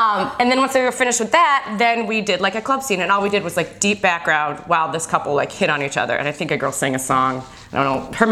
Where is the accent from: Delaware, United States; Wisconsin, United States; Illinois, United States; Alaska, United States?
Illinois, United States; Bloomington; born there; moved away as an adult; also born or lived in Arizona; I was born in Bloomington, Illinois, which is 2 hours south of Chicago. Small little town. At the age of 18, I left it because it was cold and went to Arizona State for college.